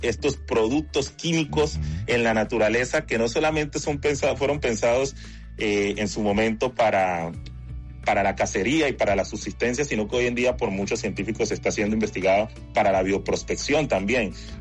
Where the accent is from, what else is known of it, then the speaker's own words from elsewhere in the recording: Chocó, Colombia; si a mí me hubieran preguntado en mi niñez en el Chocó que iba a tener esta gran oportunidad científica